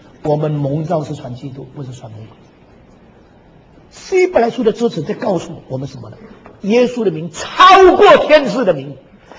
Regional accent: Xiamen, Fujian, China; moved away; 我回到厦门去，不是前两年，去年，因为我五十年离开我的家乡没有回去过，所以故意到了1999年，我离开厦门五十年那一年

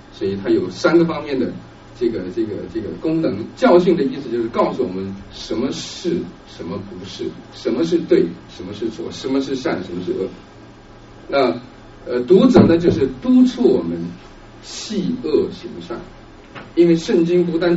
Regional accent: China; 我们这个从大陆来的人

